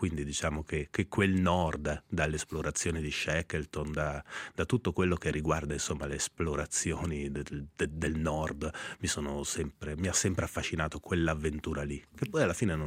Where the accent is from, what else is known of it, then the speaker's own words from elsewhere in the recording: Switzerland; un francese, uno scozzese e un canadese, più io svizzero